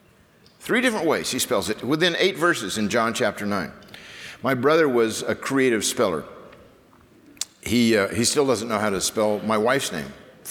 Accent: Newport Beach, California, United States; Now, I grew up in Newport Beach. This is why I wear Hawaiian shirts everywhere I go. It's just kind of a protest about Texas because the surf sucks in Texas.

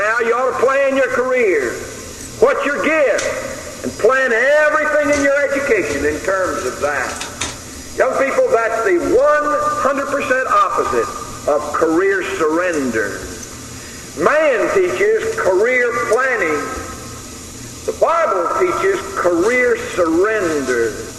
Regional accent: the South, United States; Now, I'm from the South myself, so I can talk to those of you who are from the South.

